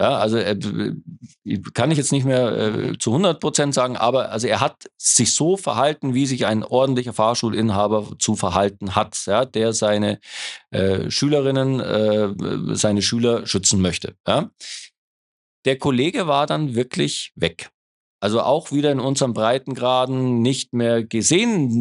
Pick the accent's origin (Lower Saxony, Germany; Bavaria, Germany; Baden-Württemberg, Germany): Bavaria, Germany; Munich; also ich komme jetzt hier aus München, ja